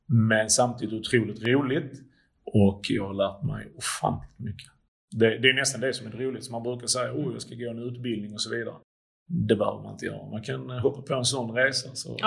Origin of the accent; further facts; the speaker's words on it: Sweden; Jag är från Sverige. Och så har jag polsk påbrå